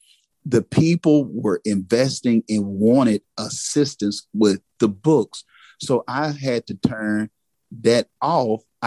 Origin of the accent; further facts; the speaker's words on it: Texas, United States; accent: Southern drawl; Northeast Texas, man. Country. You know, you can hear the Southern drawl like … in my voice or whatnot, Southern gent. But with that being said, I grew up in a rural area